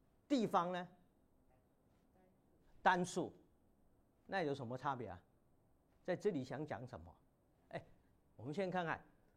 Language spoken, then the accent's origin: Chinese; Hong Kong; 我们香港人的话，我们不太请人家到家里吃饭的，也不会请人家在我们家睡的